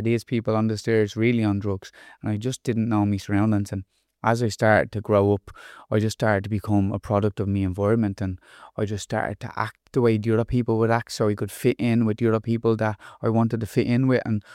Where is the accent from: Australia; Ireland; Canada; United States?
Ireland; Dublin, Leinster; So I grew up in Fatima Mansions, which is basically Dublin E, inner city Dublin, you might say. And when I grew up in a place that was like overrun with drugs and crime and criminality and a lot of people getting up to no good. We used to live in a block of flats